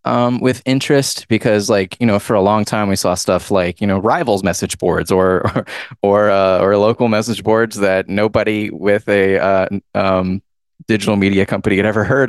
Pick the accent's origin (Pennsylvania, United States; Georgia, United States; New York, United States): Georgia, United States; well, I'm from Georgia, so I know that the big four sports include college football.